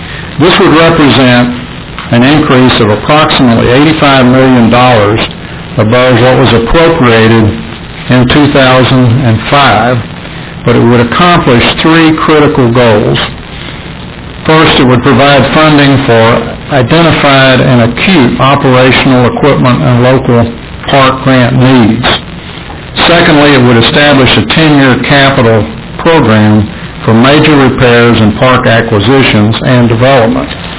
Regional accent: San Antonio, Texas, United States; The Express News in my hometown on July 31st ran an article

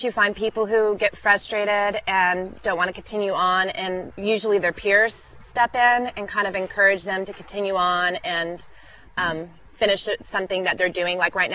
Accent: Austin, Texas, United States; I'm from Austin, Texas, and I work with a program there called American Youth Works

